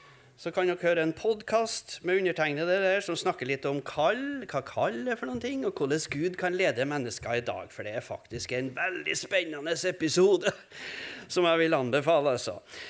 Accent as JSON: {"language": "Norwegian", "town": "Steinkjer", "region": "Trøndelag", "country": "Norway", "lives_now": "Trondheim, Norway", "said": "Er det virkelig sånn at du vil ha oss tilbake til Steinkjer igjen"}